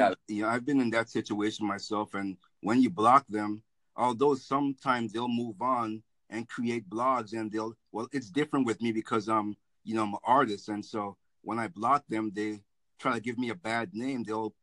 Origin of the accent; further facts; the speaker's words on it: Massachusetts, United States; Well, yeah, I'm from Massachusetts. That's in the United States.